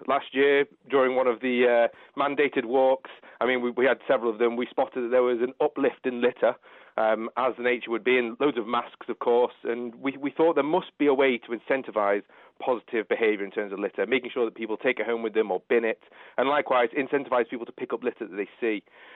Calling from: Manchester, North West England, United Kingdom; I'm calling from sunny Manchester this morning.

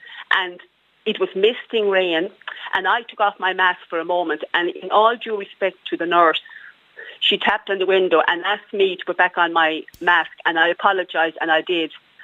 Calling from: Thurles, Munster, Ireland; I'm ringing from Thurles in Tipperary

